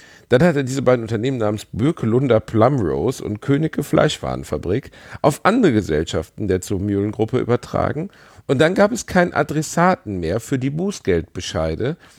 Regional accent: Gelsenkirchen, North Rhine-Westphalia, Germany; born there; ich bin in Schalke geboren.

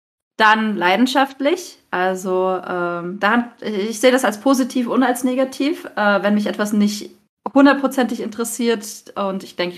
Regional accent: Freiburg, Baden-Württemberg, Germany; Ich komme übrigens aus Freiburg.

